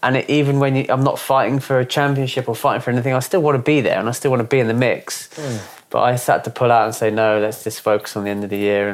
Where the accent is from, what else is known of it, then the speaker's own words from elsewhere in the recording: South East England, United Kingdom; I'm from Surrey